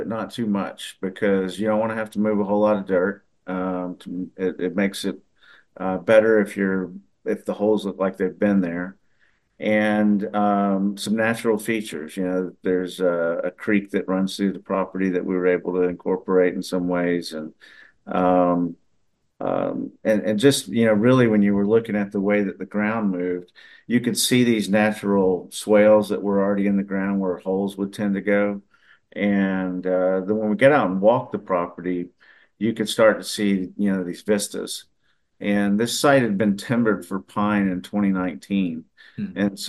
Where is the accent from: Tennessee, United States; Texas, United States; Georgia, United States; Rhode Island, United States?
Georgia, United States; now in Oklahoma, United States; Well, I grew up in Georgia. I ended up going to play college golf at Oklahoma and met my wife there. And we're still in Oklahoma.